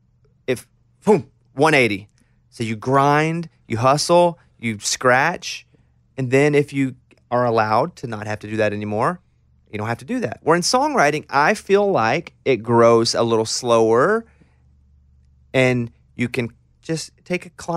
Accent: Arkansas, United States; Well, I grew up in Arkansas. We didn't see a banjo. Nobody played music where I lived.

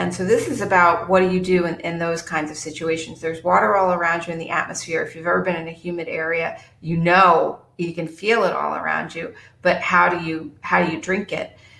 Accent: Newton, Massachusetts, United States; I grew up in Newton, Massachusetts, and there was a part of the Mass Turnpike in Newton

